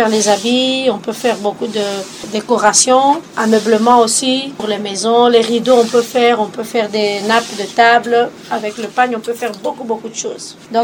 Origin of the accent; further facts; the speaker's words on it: Kananga, Kasaï-Central, DR Congo; Ma maman, elle avait un grand magasin à Kananga, là où j'ai grandi, elle vendait du pagne.